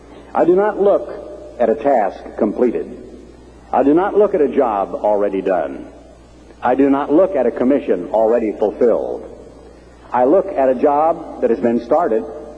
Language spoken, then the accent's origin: English; Oregon, United States; I'm an Oregonian. I grew up in Oregon during World War II, when for a time it looked like the United States might not survive.